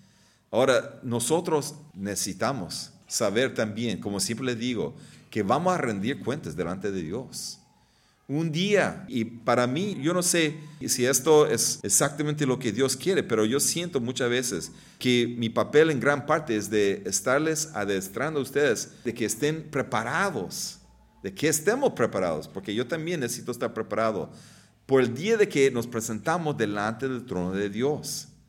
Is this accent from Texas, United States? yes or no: yes; Texas, United States; born there; yo nací en Texas